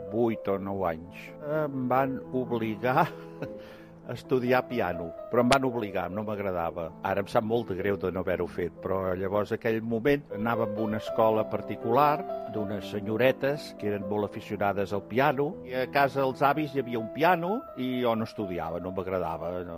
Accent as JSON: {"language": "Catalan", "town": "Vilassar de Mar", "region": "Catalonia", "country": "Spain", "tie": "born there", "said": "70 anys, vaig néixer a Vilassar de Mar."}